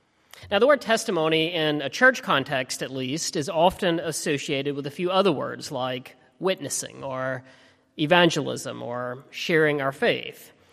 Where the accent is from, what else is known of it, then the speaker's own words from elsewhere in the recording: Alabama, United States; When I was in high school, growing up in Alabama in the heart of the Bible Belt